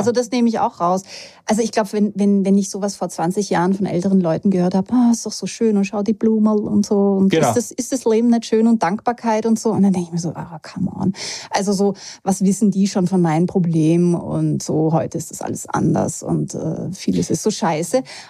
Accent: Germany; now in Austria; ich bin ja ursprünglich aus Deutschland

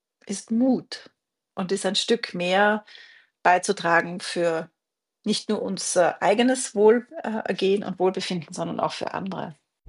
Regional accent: Austria; wie wir bei uns in Österreich sagen

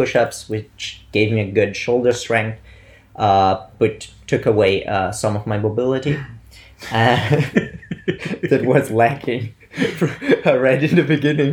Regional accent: Bolzano, Trentino-Alto Adige, Italy; moved away as an adult; now in Vienna, Austria; Started studying in Vienna. I'm actually from Italy, originating from Bolzano.

